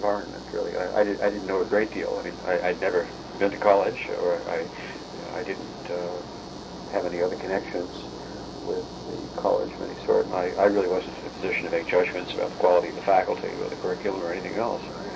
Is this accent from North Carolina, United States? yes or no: no; New York City, New York, United States; I was born and raised in New York City.